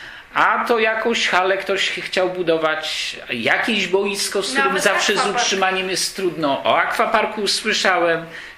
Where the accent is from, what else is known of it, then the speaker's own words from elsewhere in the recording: Elbląg, Warmian-Masurian Voivodeship, Poland; chociaż ja mu jako elblążanin życzę jak najlepiej